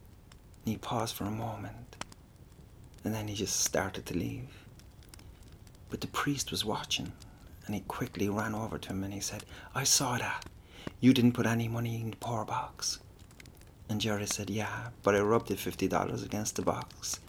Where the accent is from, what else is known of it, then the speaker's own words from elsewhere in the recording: Ireland; But I'm Irish. So I have a delightful way of thinking that everything is easy, you know?